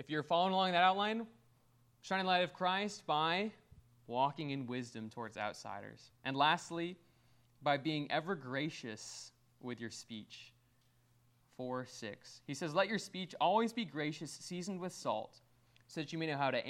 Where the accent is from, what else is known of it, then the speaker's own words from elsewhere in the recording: Iowa, United States; I grew up in Iowa, and there's pig farms, and they smell very bad.